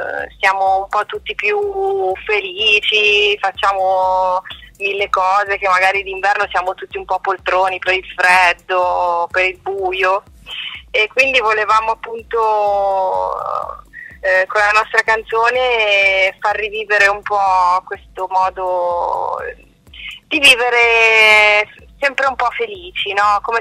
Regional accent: Pavia, Lombardy, Italy; Federico e io siamo di Pavia

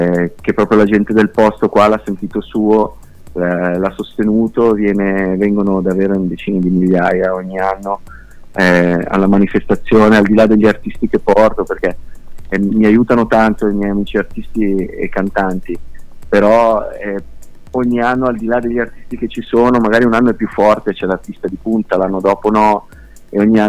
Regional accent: Stabio, Ticino, Switzerland; facendo un concerto per solidarietà appunto qua nel mio paese, a Stabio

